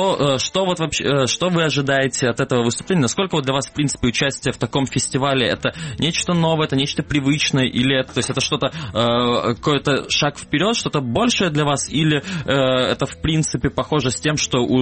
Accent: Kerch, Crimea, Ukraine; now in Simferopol, Ukraine; Я, например, тоже приехал в Симферополь из Керчи

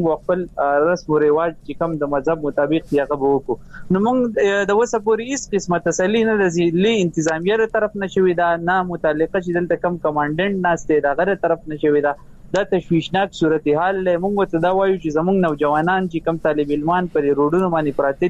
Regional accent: Pakistan; مونږ د ریاست وفادار خلک یو مونږ د پاکستان شهريان یو

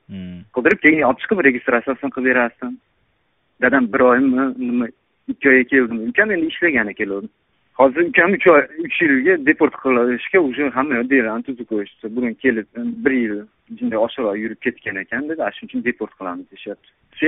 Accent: Pakhtaabad, Andijan Region, Uzbekistan; Men Andijondanman. Paxtaobod rayonidan.

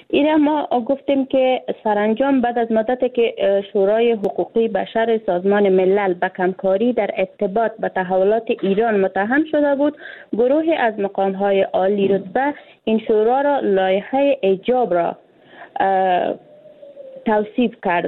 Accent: Afghanistan; ما یک افغان هستیم، یک افغانستان است.

